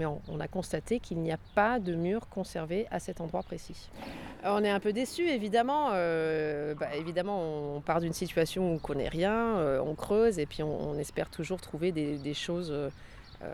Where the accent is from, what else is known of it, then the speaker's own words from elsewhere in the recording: Auvergne-Rhône-Alpes, France; Non, moi je ne suis pas du coin, en fait j'ai été formée en Rhône-Alpes, moi je suis originaire de la Haute-Savoie